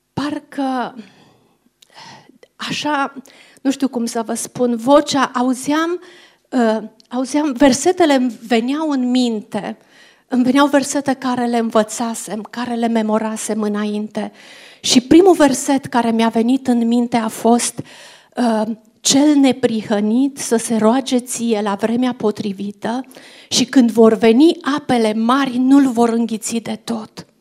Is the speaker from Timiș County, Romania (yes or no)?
yes; Lugoj, Timiș County, Romania; la prietena mea cu care am copilărit în Lugoj